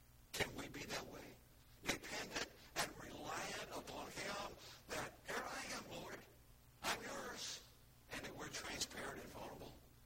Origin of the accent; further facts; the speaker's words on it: Indiana, United States; where I grew up in Indiana, I'd never seen that before.